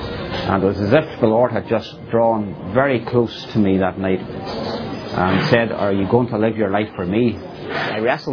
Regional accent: Northern Ireland, United Kingdom; moved away as an adult; now in Greenville, United States; moved to Greenville in September 2009. And that's a long story how I came from Northern Ireland to Greenville

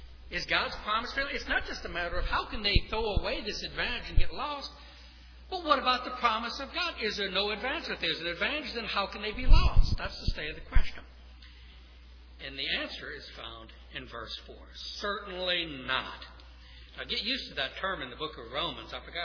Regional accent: New Orleans, Louisiana, United States; And my friend Gary, like me, we come from New Orleans. Now, I've covered a lot of that up, but New Orleanians are blunt. We interrupt, we practically assault another person when we argue. Coming north, I guess, has toned me down a bit.

